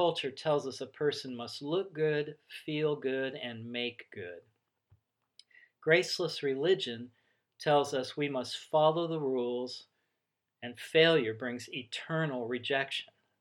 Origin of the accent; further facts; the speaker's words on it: Ohio, United States; now in California, United States; Or I'm from Ohio. I've lived in California for 24 years, but I'm from Ohio. And, you know, my identity is still as a Buckeye.